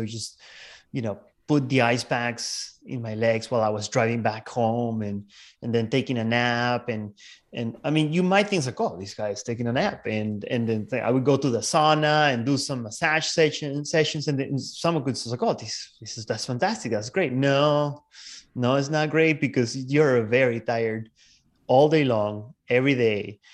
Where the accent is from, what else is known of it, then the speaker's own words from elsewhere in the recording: Peru; moved away as an adult; So I was born in Peru and I lived there until I was 26, almost 26.